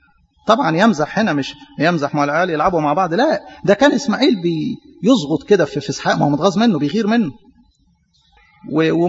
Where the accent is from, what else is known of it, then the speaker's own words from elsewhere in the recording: Egypt; احنا مصريين وبنحب اجدادنا وما ننكرش،